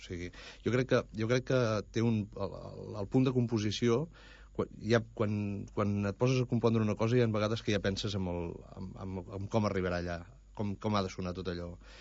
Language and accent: Catalan; Torelló, Catalonia, Spain; jo soc de Torelló, vull dir, tinc l'anglès que tinc, no?